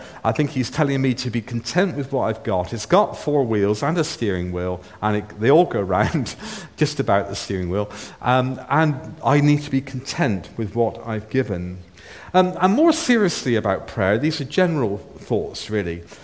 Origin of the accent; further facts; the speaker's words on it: Bristol, South West England, United Kingdom; I'm from Bristol area, so you always pick up my accent when I speak to you.